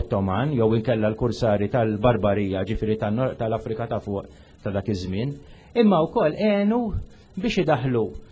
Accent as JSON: {"language": "Maltese", "town": "Valletta", "region": "South Eastern Region", "country": "Malta", "tie": "born or raised there", "said": "Jiena ma nħobx nitkellem għalkemm jiena mill-Belt u trabbejt il-Belt u nħossni li jiena mill-Belt."}